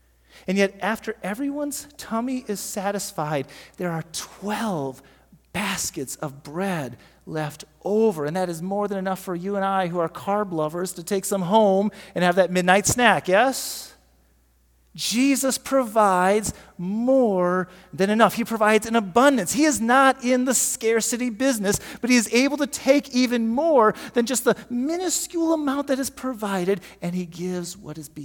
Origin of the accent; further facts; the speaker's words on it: Iowa, United States; my hometown that I grew up in Northwest Iowa.